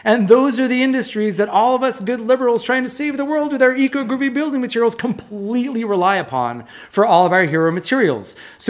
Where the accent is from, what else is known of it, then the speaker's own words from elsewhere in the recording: Vermont, United States; I come from Vermont.